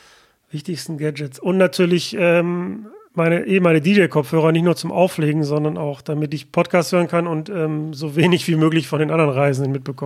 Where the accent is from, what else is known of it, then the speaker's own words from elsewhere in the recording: Mülheim an der Ruhr, North Rhine-Westphalia, Germany; es gab hier in meiner Heimatstadt Mülheim